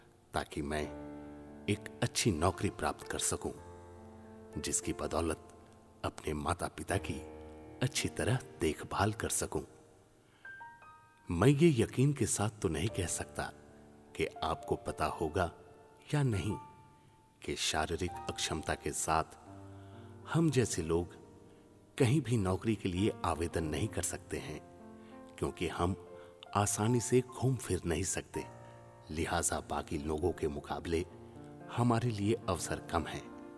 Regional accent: Sirsi, Karnataka, India; मैं कर्नाटक के सिरसी जिले का रहने वाला हूं, जहां मेरे माता पिता एक सुपारी के खेत में काम करते हैं।

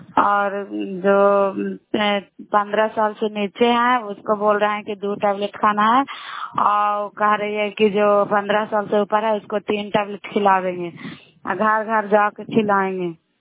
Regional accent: Bihar, India; नालंदा जिला करार ब्लॉक की निवासी हूँ।

